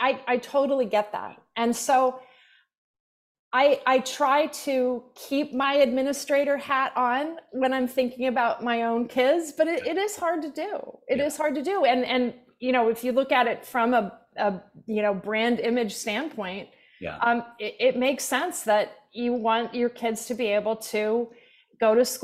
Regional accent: Pennsylvania, United States; Yeah, so I grew up in Nowhereville, Central Pennsylvania.

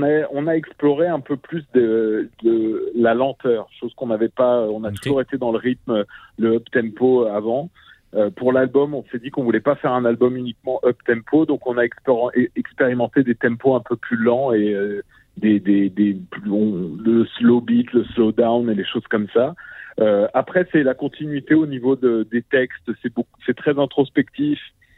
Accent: France; now in Canada; ça s'entend à notre accent. On vient pas d'Abitibi, mais on est un petit peu français. Et même si on est là depuis une dizaine d'années

